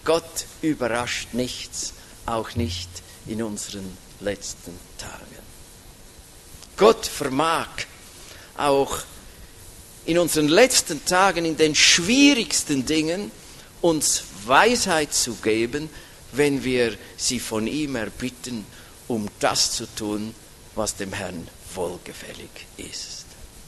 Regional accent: Switzerland; als junger Mann, junger Bruder hatte mit einem sehr erfahrenen Bruder bei uns in der Schweiz

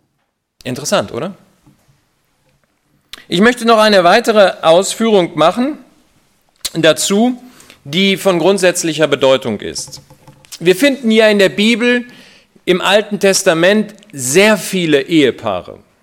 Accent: Dortmund, North Rhine-Westphalia, Germany; Aber ich weiß, wir kommen aus Dortmund, das ist nicht so einfach.

